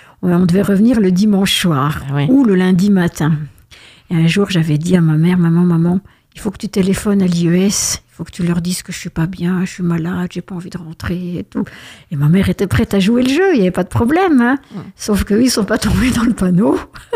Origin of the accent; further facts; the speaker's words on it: Montbéliard, Bourgogne-Franche-Comté, France; born there; moi, je suis née à Montbéliard, mais je voulais rester à Besançon parce que c'était une ville que j'aimais beaucoup.